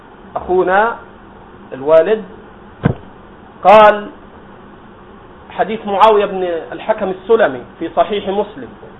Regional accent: Egypt; أنا أنكر على الشباب عندي في مصر

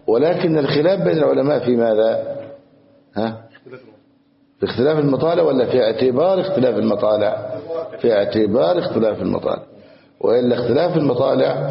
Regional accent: Egypt; عندنا في مصر

